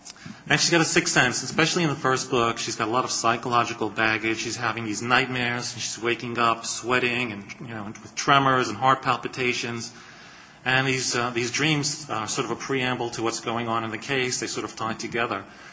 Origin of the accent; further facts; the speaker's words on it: Brooklyn, New York, United States; But I grew up in Brooklyn. It is kind of the Brooklyn of old in my mind. Very easy way of life, very uncomplicated.